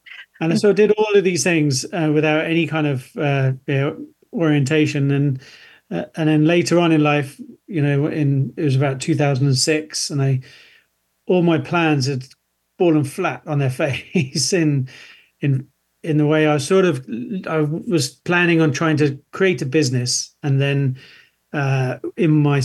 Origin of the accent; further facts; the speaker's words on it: Malaysia; moved away; I grew up in Malaysia when I was young.